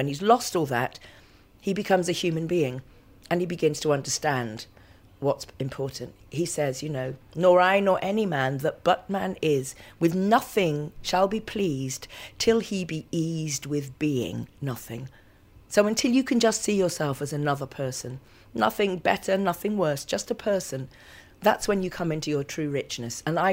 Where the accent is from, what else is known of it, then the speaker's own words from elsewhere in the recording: Bristol, South West England, United Kingdom; I'm from Bristol